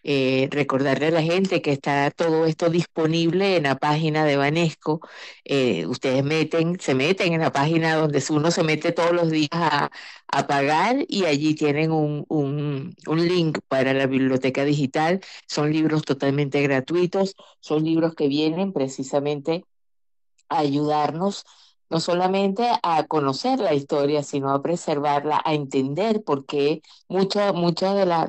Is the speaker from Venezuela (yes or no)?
yes; Venezuela; nuestra realidad de país, nuestra realidad como venezolano.